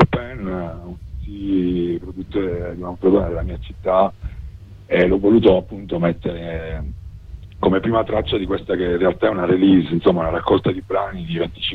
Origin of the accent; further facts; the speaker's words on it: Manfredonia, Apulia, Italy; Manfredonia Gargano.